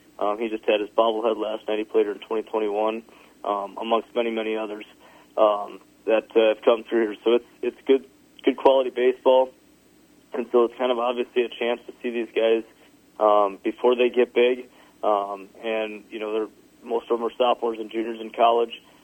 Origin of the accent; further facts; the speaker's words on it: Wyndham, United States; Yeah, I was born and raised in Wyndham, graduated in 2013.